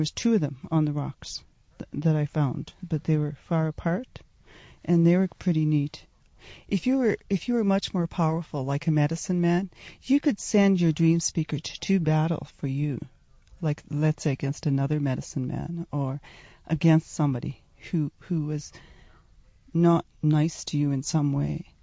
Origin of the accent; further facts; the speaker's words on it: Saskatchewan, Canada; I'm from La Ronge area. I was raised in the Lower Foster area